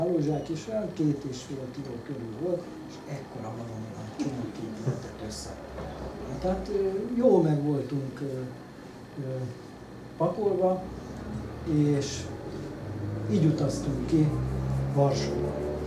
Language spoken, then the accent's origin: Hungarian; Hungary; és akkor mondtuk, hogy Jeszten Vengzsi, tehát mi magyarok vagyunk.